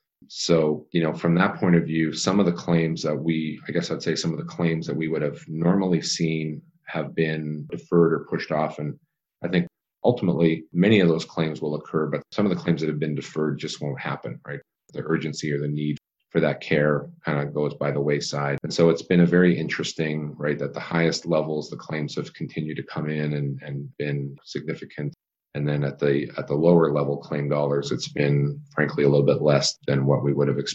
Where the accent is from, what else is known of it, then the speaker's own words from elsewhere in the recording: Canada; I grew up in Canada, went to college there.